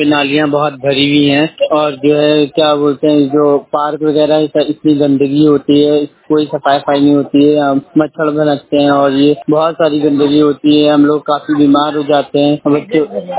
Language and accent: Hindi; Delhi, India; मैं बसंत कुंज से हूँ